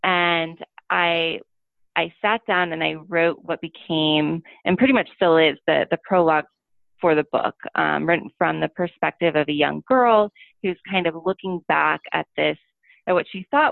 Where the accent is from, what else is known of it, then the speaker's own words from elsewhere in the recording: Midwest, United States; No, I'm from the Midwest, actually.